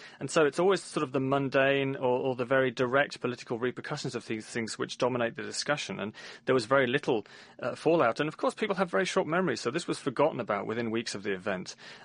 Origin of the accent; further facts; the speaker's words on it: Peru; I grew up in Peru, and my father was working there as a geologist in the early 1980s.